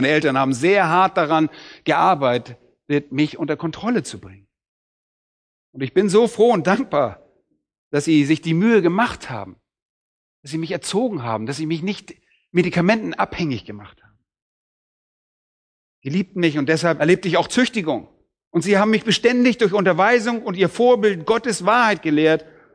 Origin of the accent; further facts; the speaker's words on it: Bad Oldesloe, Schleswig-Holstein, Germany; die Lehrer an unserer Schule, die meine ich in Bad Oldesloe, da wo ich aufgewachsen bin